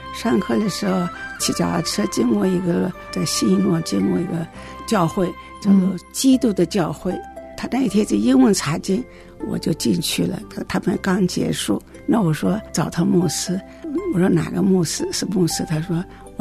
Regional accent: Henan, China; 因为我们河南人都是觉得，我是感觉到大男人主义的

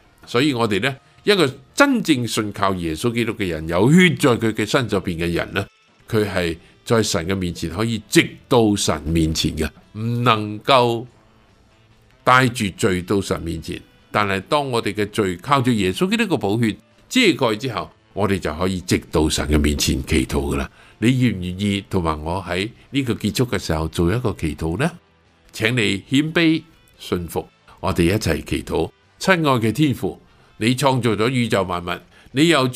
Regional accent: Guangdong, China; 我哋广东人所谓黐线啊，

